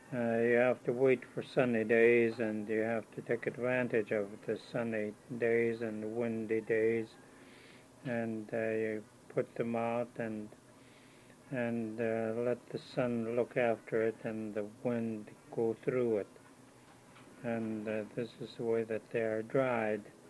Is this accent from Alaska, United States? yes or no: yes; Hector Island, Alaska, United States; born there; I'm 66 years old. I was born in Hector Island outside of Carheen on Prince of Wales. But Cake is where my roots are.